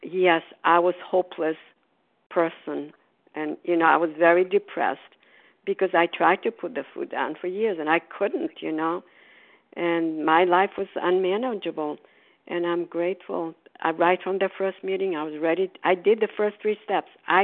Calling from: Port Charlotte, Florida, United States; English is a second language; I'm calling from Port Charlotte, Florida.

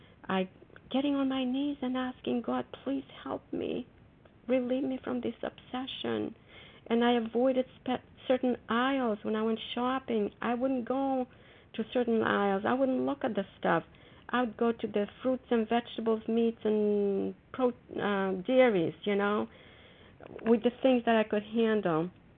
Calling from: Foxborough, Massachusetts, United States; I'm calling from Foxborough, Massachusetts.

